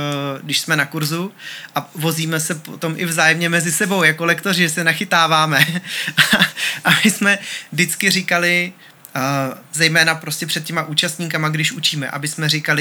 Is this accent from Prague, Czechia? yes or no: yes; Prague, Czechia; Dobře, ale já jsem rozenej Pražák. Rozenej Pražák.